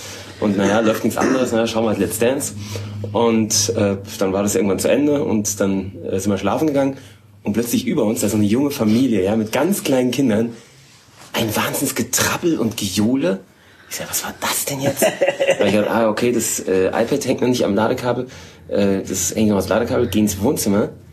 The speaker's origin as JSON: {"language": "German", "town": "Frankfurt", "region": "Hesse", "country": "Germany", "said": "Als Frankfurter sowas nicht sagen."}